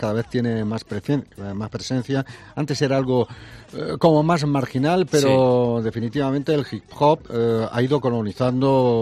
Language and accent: Spanish; Andalusia, Spain; accent: Andalusian; nuestro acento, nuestro idioma, el andaluz, casa muy bien